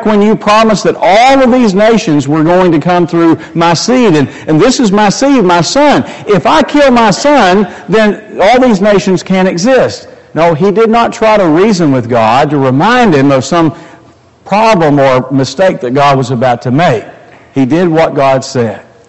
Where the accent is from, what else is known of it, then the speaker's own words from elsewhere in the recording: Kentucky, United States; Now, where I grew up in Western Kentucky, stop signs were suggestions, okay?